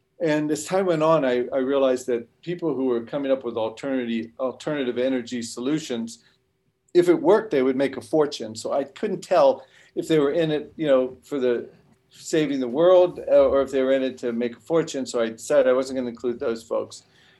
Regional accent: Cincinnati, Ohio, United States; Well, I'm 66. I was growing up in Cincinnati, Ohio, and I had just gotten my license to drive.

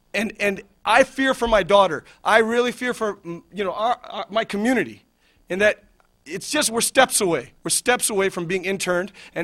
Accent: United States; one thing I'll say in terms of being an American, you know, I've always been a very patriotic and very strong American to the point where, you know, my heritage is actually, you know, my parents are from India and Pakistan

